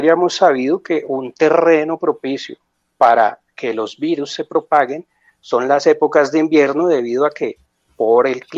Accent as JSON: {"language": "Spanish", "country": "Colombia", "said": "de Colombia, médico especialista en medicina familiar, medicina cardiovascular y cuidados paliativos."}